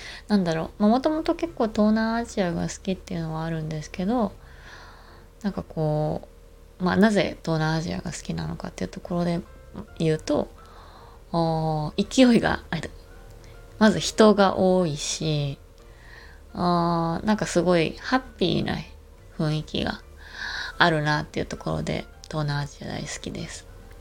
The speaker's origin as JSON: {"language": "Japanese", "region": "Kansai", "country": "Japan", "tie": "born there", "accent": "Kansai dialect", "said": "生まれは関西です。めちゃめちゃ普段関西弁を話していて、まあ、仕事では時々こうやって標準語喋るんですけど、普通にノーマルで喋ろうとすると、関西弁がめちゃめちゃ出ちゃいます"}